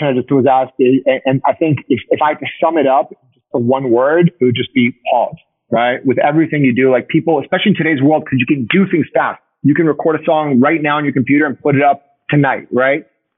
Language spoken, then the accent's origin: English; Uruguay; English is a second language; I think like a moment for me was like being in Buenos Aires, because I'm from Uruguay.